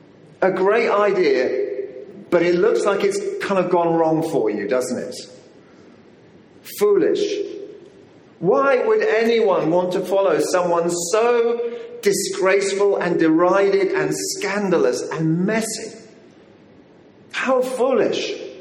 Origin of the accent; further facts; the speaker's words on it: United Kingdom; Now, we're British. We know better than that, okay?